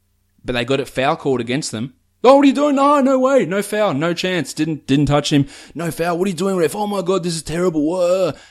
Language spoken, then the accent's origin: English; Melbourne, Victoria, Australia; growing up in Melbourne, I grew up in an Australian rules environment, in a footy environment